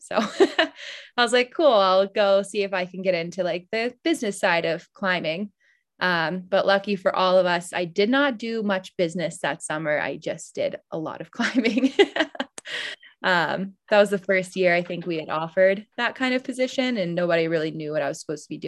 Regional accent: Georgia, United States; I grew up in Georgia, and then I started guiding in Maine in 2016

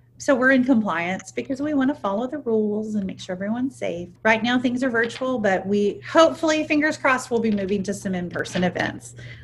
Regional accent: Houston, Texas, United States; born there; You know, I was born in Houston, and my dad is originally from San Antonio.

